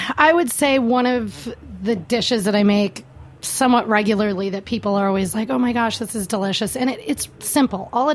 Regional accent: Wisconsin, United States; But you know, I'm from Wisconsin, so I cook brats in beer, and I don't par cook them in beer because we don't do that in Wisconsin.

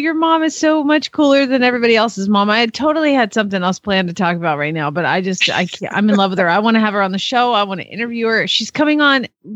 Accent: Atlanta, Georgia, United States; No, I'm from Atlanta. Racing is illegal in Georgia.

